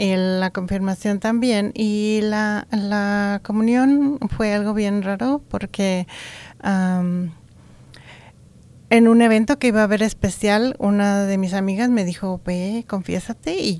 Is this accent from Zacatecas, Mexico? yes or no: yes; Luis Moya, Zacatecas, Mexico; Sí, mire, yo soy de Luis Moya, Zacatecas, México. Ajá. Un pueblo chico, cerca de Zacatecas, sí.